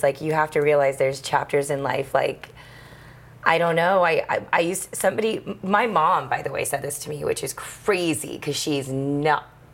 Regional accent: India; And I was shook as an Indian mom.

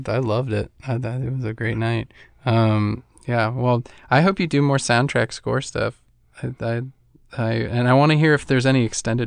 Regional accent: Petaluma, California, United States; And then he came to my hometown in Petaluma

